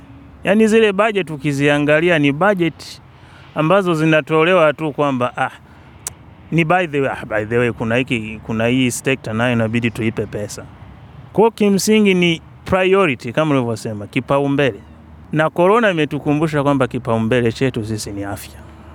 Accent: Tanzania; Mfano sisi Tanzania

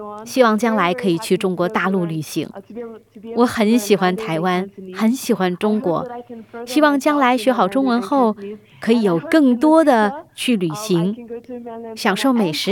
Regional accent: New Zealand; Chinese is a second language; 我来自新西兰，父母也都是新西兰人，我们没有华裔背景。

